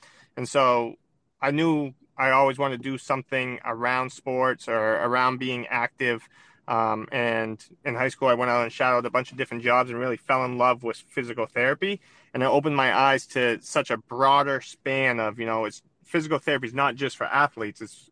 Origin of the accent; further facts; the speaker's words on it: Brewer, Maine, United States; Well, I grew up in Brewer, Maine, so I didn't venture too far. Stayed right in the area.